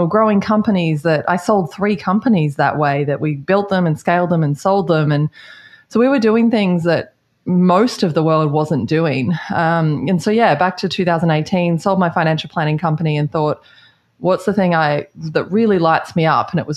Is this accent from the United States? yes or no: no; Australia; You can probably hear I'm Australian.